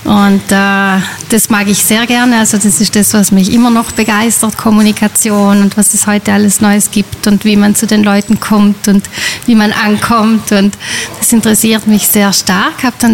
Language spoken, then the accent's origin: German; Trentino-Alto Adige, Italy; Ich komme aus einem Tourismustal. Ich komme aus dem Grödnertal und da wachsen wir eigentlich alle schon von klein auf mit den Saisonen, mit den Gästen rundherum